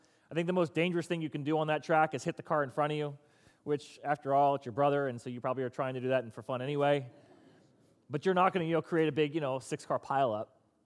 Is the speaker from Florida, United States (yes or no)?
yes; Florida, United States; I grew up in South Florida, and so going to Disney World was sort of probably like about how many of y'all go to Busch Gardens quite a bit.